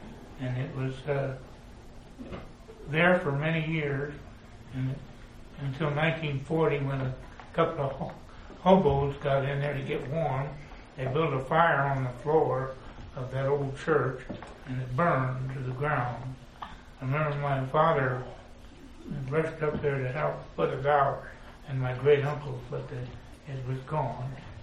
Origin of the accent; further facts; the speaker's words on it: Colorado, United States; born there; Well, I was born out on the … just 80 years ago. And the old ranch had been in the family a long time, about seven generations.